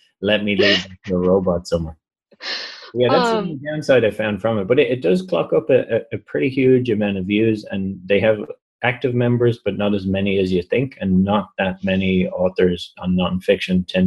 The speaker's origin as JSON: {"language": "English", "country": "Ireland", "said": "you know, I'm from Ireland."}